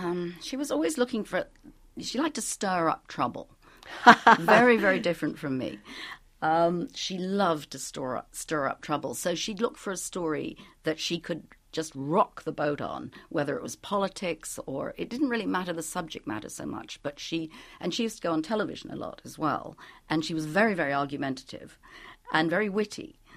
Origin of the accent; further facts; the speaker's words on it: London, United Kingdom; also born or lived in Paris, France / Burma; now in New York, United States; And my mother and father were both Americans, but I grew up in London.